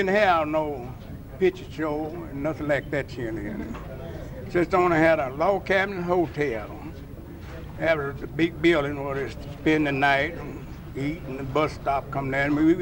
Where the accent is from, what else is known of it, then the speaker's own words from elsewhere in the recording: Texas, United States; I was born in Nacogdoches County, born in 1910.